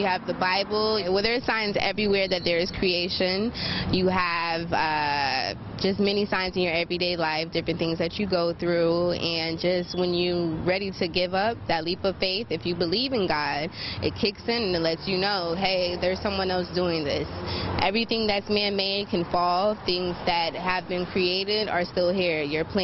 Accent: Connecticut, United States; I'm from Connecticut.

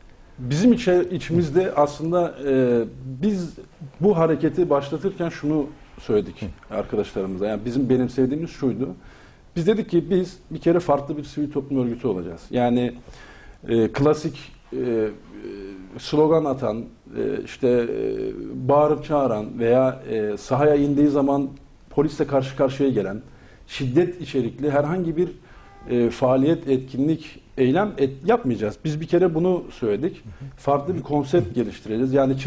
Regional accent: Diyarbakır, Diyarbakır Province, Turkey; also born or lived in Ankara; hayatımın bir kısmı hemen hemen yarısı Diyarbakır'da geçti, yarısı Ankara'da geçti. 1980 Diyarbakır doğumluyum. İlk ortayı Diyarbakır'da tahsilimi tamamladım. Daha sonra Ankara'ya kimya meslek lisesini kazandık.

